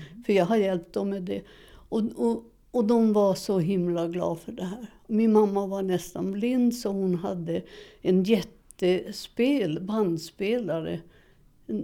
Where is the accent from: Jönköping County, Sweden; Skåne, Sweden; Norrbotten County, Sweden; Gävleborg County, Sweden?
Norrbotten County, Sweden; Seskarö; Och det finns faktiskt en del om Seskarö också, där jag kommer ifrån.